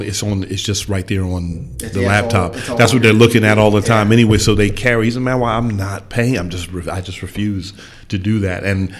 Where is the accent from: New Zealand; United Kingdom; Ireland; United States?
United States; Philadelphia, Pennsylvania; More so North area, Philly and Mount Airy, Germantown, G-Town, as we say.